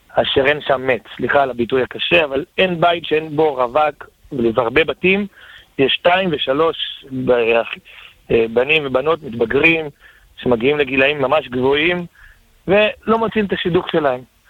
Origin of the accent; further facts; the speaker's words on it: Modi'in Illit, Judea and Samaria Area, Israel; אני מודיעין אילי, תיר התורה.